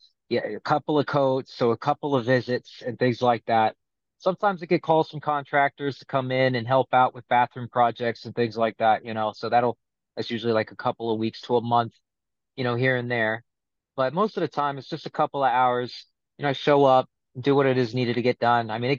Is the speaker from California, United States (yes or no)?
no; Ohio, United States; now in Miami, United States; I'm originally from Ohio.